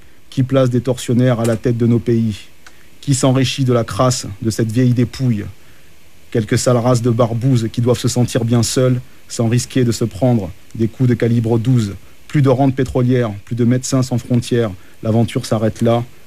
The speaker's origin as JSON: {"language": "French", "town": "Perpignan", "region": "Occitanie", "country": "France", "tie": "born or raised there", "said": "Alors moi je suis né, j'ai grandi à Perpignan."}